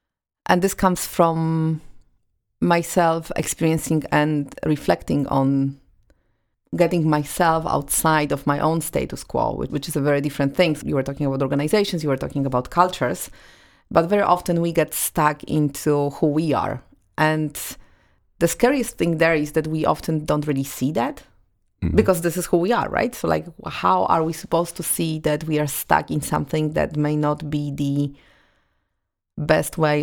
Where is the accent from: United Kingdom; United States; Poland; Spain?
Poland; moved away; The thing for me was that I came from Poland, 95% of Polish people, white and Catholic.